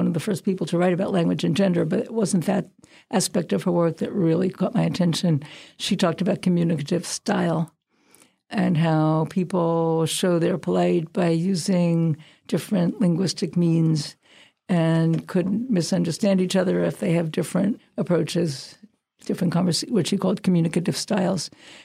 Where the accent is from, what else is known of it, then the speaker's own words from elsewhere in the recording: Brooklyn, New York, United States; It was upstate New York. I'm from Brooklyn.